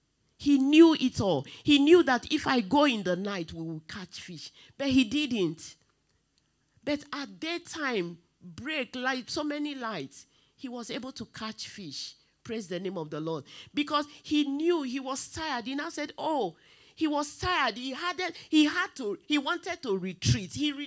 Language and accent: English; Nigeria; now in Croydon, United Kingdom; when I can remember when I came from Nigeria and I came to Croydon Tabernacle, I don't attend Redeemed Christian Church of God in Nigeria.